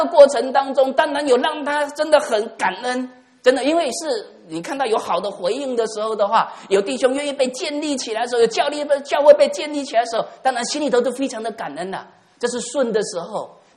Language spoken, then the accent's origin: Chinese; Xiamen, Fujian, China; 我以前我在厦门海边长大。我从小就喜欢看山又看海